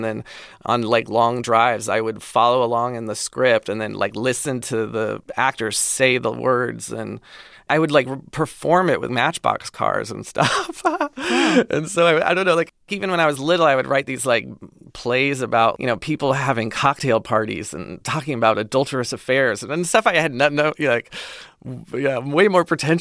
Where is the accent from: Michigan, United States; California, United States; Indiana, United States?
California, United States; Pasadena; I grew up in Pasadena in a very kind of homogenous, kind of suburban existence.